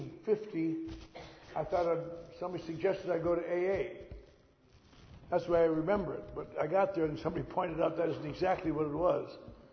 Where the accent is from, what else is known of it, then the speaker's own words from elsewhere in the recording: Wisconsin, United States; moved away; last Saturday night, I spoke in my hometown in Wisconsin, that I left 60 years ago, almost 60 years ago